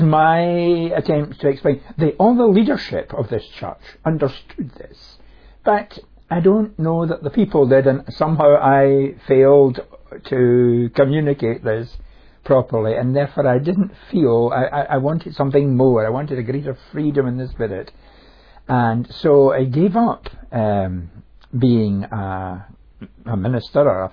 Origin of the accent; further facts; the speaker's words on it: Scotland, United Kingdom; now in London, United Kingdom; Oh yes, I'm Scottish. We live in London now, but I am Scottish.